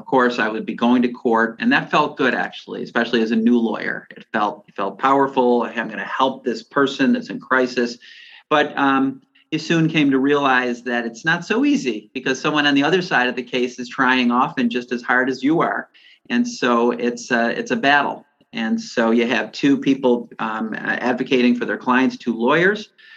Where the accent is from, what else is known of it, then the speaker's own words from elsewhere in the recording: Buffalo, New York, United States; also born or lived in Albany; I'm from Buffalo. I was born and raised here, went away to college, came back and came to our law school